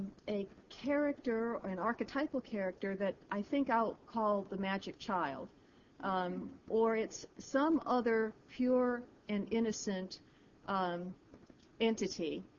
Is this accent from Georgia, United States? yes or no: yes; Georgia, United States; The antagonist is the state of Georgia, my home state, I would say.